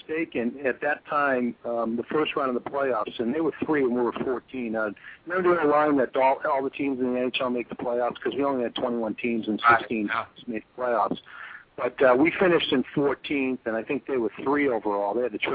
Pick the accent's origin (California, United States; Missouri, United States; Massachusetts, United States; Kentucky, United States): Massachusetts, United States; Boston; who I grew up in Boston, you know, watching along with Bobby Orr